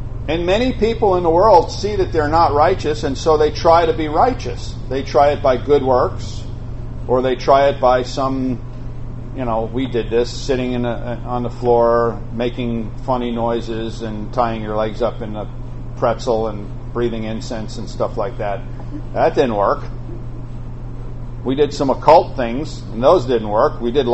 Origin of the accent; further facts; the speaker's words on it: New York, United States; because I'm from New York. You're supposed to do that. It's the way we drive.